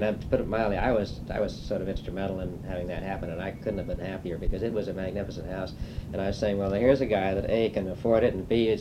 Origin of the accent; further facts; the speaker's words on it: Grosse Pointe, Michigan, United States; In Grosse Pointe.